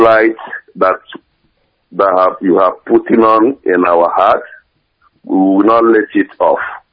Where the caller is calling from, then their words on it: Sweden; I'm calling from Sweden.